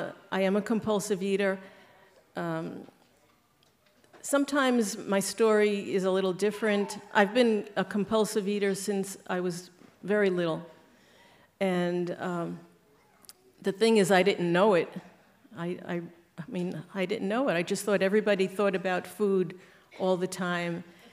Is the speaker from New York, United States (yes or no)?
yes; Staten Island, New York, United States; Okay, well … I'm from Staten Island, New York.